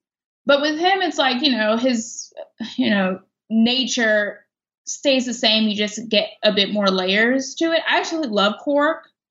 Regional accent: Chicago, Illinois, United States; I'm a Chicagoan, so I'm going to highlight this.

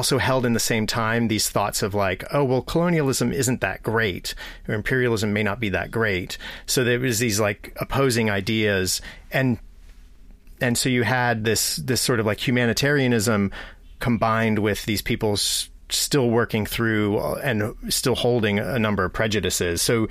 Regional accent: Duxbury, Massachusetts, United States; So I grew up in Duxbury, Massachusetts, which is part of like the Plymouth County

